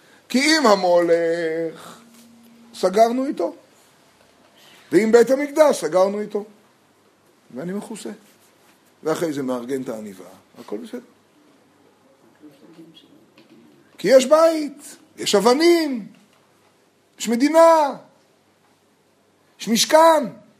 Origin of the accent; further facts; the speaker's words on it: Jerusalem, Jerusalem District, Israel; also born or lived in Tiberias; לפני שאני טבריאני, אני ירושלמי